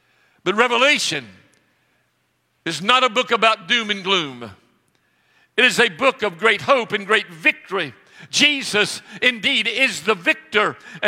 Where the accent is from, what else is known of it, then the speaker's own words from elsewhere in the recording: Salisbury, North Carolina, United States; I can remember when I was a child growing up in Salisbury, North Carolina, I would often go downtown